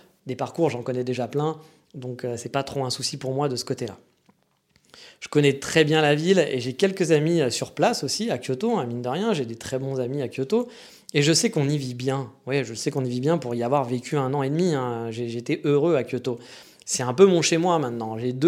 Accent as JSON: {"language": "French", "town": "Paris", "region": "Île-de-France", "country": "France", "lives_now": "Fukuoka, Japan", "said": "En tant que parisien, bon parisien que je suis."}